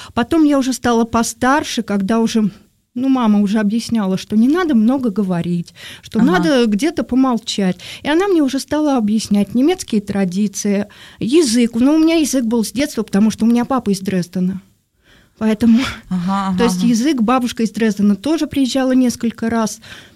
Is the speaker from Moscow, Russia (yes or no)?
yes; Moscow, Russia; Москвичка. Родилась в Москве.